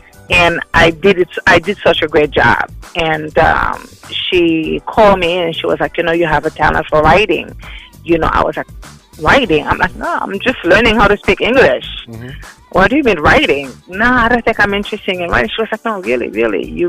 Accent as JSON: {"language": "English", "town": "Queens", "region": "New York", "country": "United States", "tie": "born or raised there", "also_born_or_lived": "Haiti", "said": "I was born in Haiti, raised in New York."}